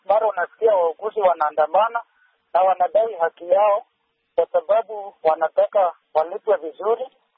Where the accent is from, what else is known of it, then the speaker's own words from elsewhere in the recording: Migori County, Kenya; natoka eneo la Godingoje, jimbo la Migori nchini Kenya.